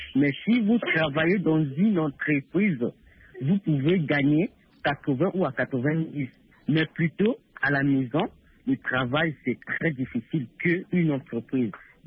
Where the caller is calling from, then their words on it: Republic of the Congo; la domestique chez nous au Congo Brazzaville, c'est mal organisé